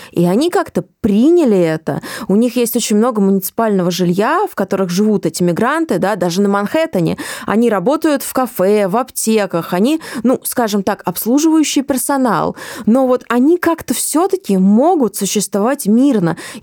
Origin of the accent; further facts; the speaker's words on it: Krasnogorsk, Moscow Oblast, Russia; я из Красногорска.